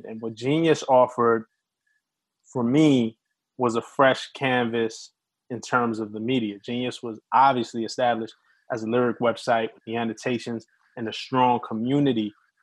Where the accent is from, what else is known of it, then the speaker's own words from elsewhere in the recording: Brooklyn, New York, United States; I mean, we're both from Brooklyn.